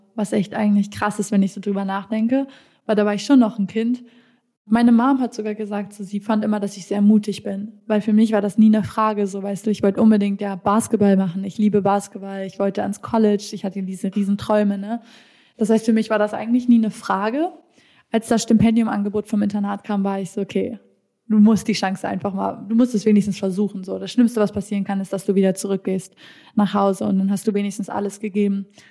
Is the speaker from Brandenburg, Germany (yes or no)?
no; Rendsburg, Schleswig-Holstein, Germany; Genau, ich bin in Rendsburg aufgewachsen. Das ist da oben noch nördlicher als Hamburg, fast 1 Stunde zu Dänemark.